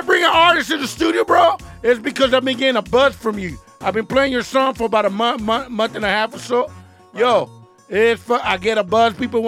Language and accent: English; San Francisco, California, United States; now in Richmond, United States; So it's like I grew up in San Francisco, but I live in Richmond now.